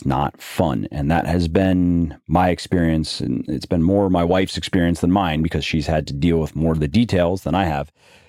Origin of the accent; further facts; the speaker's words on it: Florida, United States; I grew up in Florida, but I never was able to acclimate really to the summer